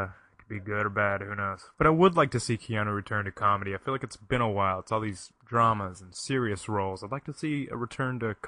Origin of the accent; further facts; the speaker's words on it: Tennessee, United States; I mean, I grew up in Tennessee, you know? Country music is very popular there.